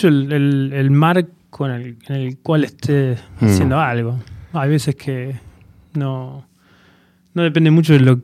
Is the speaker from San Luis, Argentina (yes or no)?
no; Catamarca, Argentina; De Catamarca, sí, del interior.